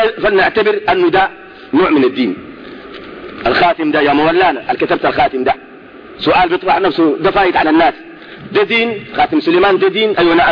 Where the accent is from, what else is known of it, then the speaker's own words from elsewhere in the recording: Sudan; احنا بنعرف كسودانيين معترفين بمذاهب أربعة